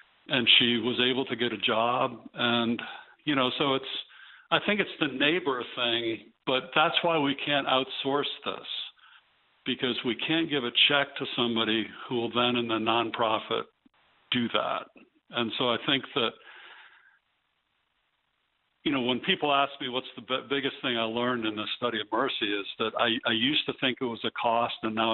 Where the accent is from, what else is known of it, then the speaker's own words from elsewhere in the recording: Connecticut, United States; So I can say I'm from Connecticut. I don't think my family owns slaves.